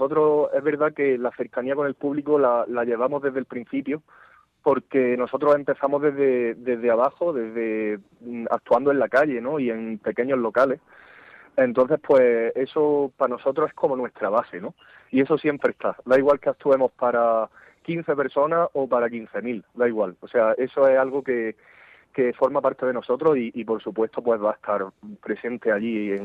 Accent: Andalusia, Spain; Nosotros somos de Andalucía. Que es una tierra pues que es bastante más diferente al resto de España, tanto en el carácter de la gente, como en el clima, como en muchas cosas.

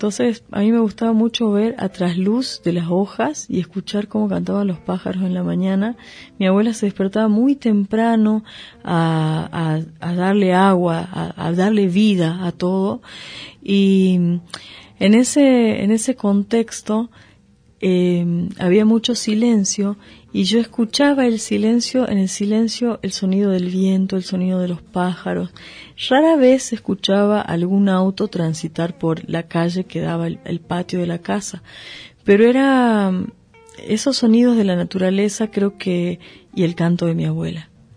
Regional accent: Humahuaca, Jujuy, Argentina; born there; cuando yo nací en Humahuaca habitaban alrededor de 6.000 personas. Es un pueblo muy chiquito, donde la mayoría nos conocemos y somos parientes casi entre todos.

